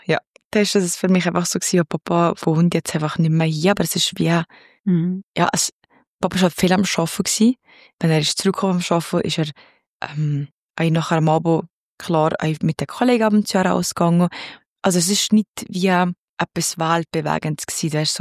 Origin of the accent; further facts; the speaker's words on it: Valais, Switzerland; Also, ich komme aus dem Wallis. Das kennt man, glaube ich, raus. Ich bin im Wallis aufgewachsen. Meine Mama ist eine Walliserin. Mein Papa ist ein Süditaliener, also er kommt von Kalabrien.